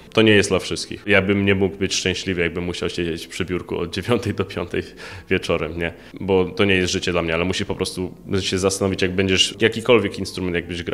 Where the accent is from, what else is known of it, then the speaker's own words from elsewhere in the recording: New York City, New York, United States; pochodzę z Nowego Jorku, w Stanach Zjednoczonych.